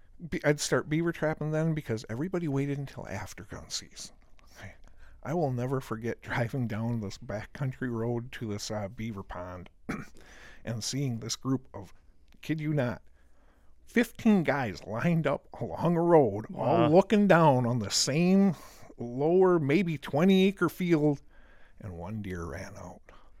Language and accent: English; Wisconsin, United States; I grew up in Wisconsin, was born and raised in Wisconsin my whole life.